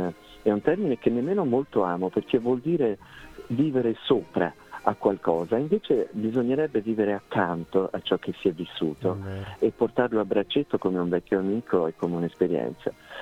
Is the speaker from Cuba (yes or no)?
yes; Cuba; perché sono cresciuta a Cuba, dove le bambine avevano già il seno a 12 anni